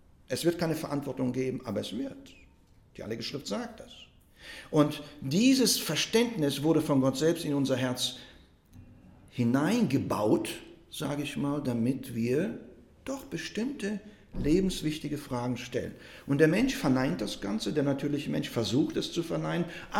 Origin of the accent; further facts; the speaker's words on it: Russia; now in Germany; Und wenn man in Russland aufgewachsen ist, ich bin ja in Russland aufgewachsen